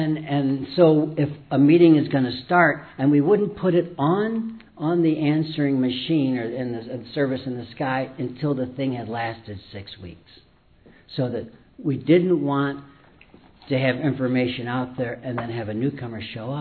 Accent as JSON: {"language": "English", "town": "Dallas", "region": "Texas", "country": "United States", "said": "I'm from Dallas."}